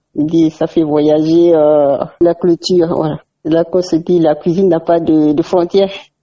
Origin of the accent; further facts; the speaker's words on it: Benin; en tant que Béninoise, le fromage chez nous, c'est le patrimoine parce que, au Bénin, on mange beaucoup le fromage